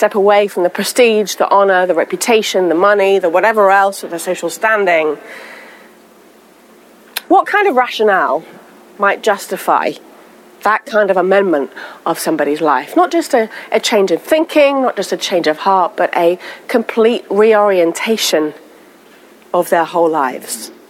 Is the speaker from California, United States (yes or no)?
no; Texas, United States; accent: Texan; I'm trying to bring back my Texan accent, but in the midst of all of that, Houston allergies have not been kind to me